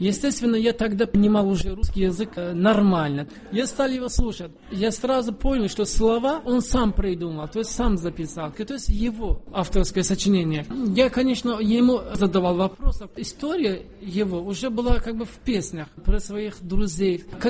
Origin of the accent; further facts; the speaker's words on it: Turkey; Russian is a second language; А он говорит, вы откуда? Я говорю, из Турции. Так что вы мусульман? Я говорю, да.